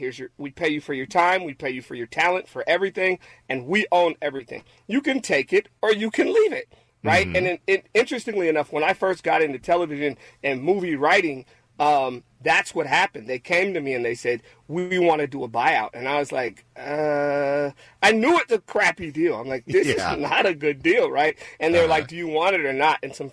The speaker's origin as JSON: {"language": "English", "town": "Seattle", "region": "Washington", "country": "United States", "said": "Angela's from Seattle. I'm from Seattle. … from Seattle."}